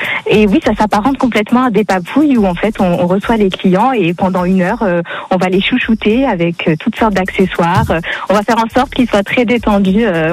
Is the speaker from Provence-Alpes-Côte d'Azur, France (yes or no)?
yes; Provence-Alpes-Côte d'Azur, France; Je suis de Montsartout. Dans la Côte d'Azur, à côté de Cannes.